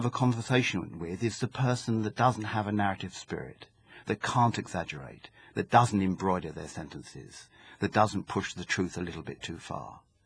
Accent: Birmingham, West Midlands, United Kingdom; The Gift of Stones is more a product of my hometown of Birmingham, where the Industrial Age was ending, and a post-industrial age was starting.

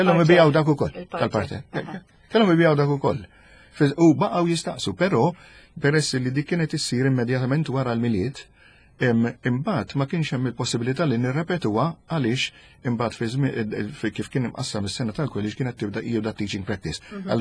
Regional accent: Valletta, South Eastern Region, Malta; Jiena belti. U trabbejt il-belt u konti mmur għal-lezzjonijiet il-Furjana.

